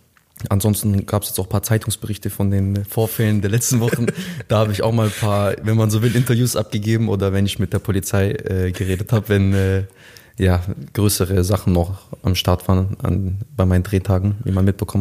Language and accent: German; Stuttgart, Baden-Württemberg, Germany; moved away as an adult; now in Frankfurt, Germany; ich bin eigentlich in Stuttgart geboren und aufgewachsen. Mhm. Ich wohne jetzt seit einem Jahr in Frankfurt ungefähr. Und ich bin fürs Studium eigentlich nach Frankfurt gezogen